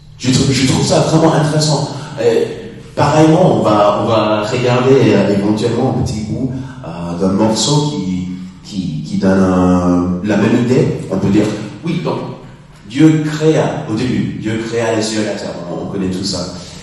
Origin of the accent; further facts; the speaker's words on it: United States; French is a second language; je suis américain, et puis en raison de mon français qui est parfois trébuchant